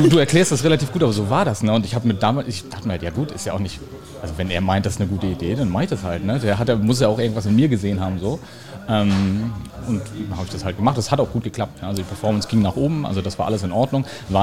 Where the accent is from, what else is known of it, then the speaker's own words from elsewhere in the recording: Flensburg, Schleswig-Holstein, Germany; bei uns in Flensburg, ich komme aus Flensburg, also aus Norddeutschland